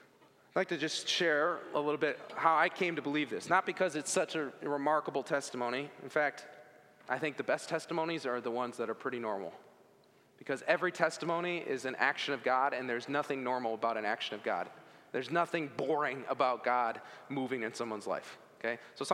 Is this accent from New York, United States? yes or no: no; Ann Arbor, Michigan, United States; So even in this incredible environment, growing up in Ann Arbor with all this faith and all these people